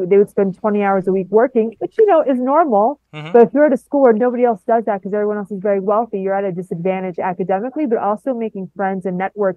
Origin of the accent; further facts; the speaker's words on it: New York, United States; I grew up in Long Island.